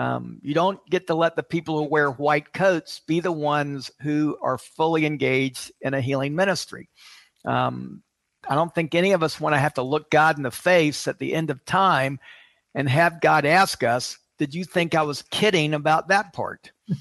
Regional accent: Atlanta, Georgia, United States; now in Memphis, United States; I did. I grew up in Atlanta. And at the time when I'm ready to start my own church-based health clinic, I wanted to stay in the South. I did not want to go back to Atlanta.

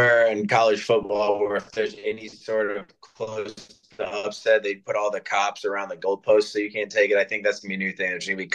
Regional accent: Toledo, Ohio, United States; I grew up in Toledo, Ohio. I grew up an hour from Ann Arbor.

